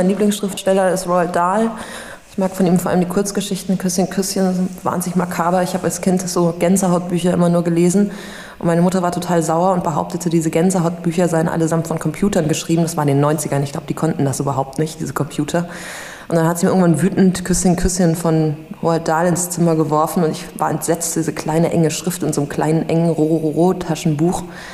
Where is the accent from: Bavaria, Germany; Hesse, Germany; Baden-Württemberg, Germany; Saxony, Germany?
Bavaria, Germany; wenn ich jetzt so meine Jugend in Bayern schreiben würde, wäre es ein anderer Blick auf mich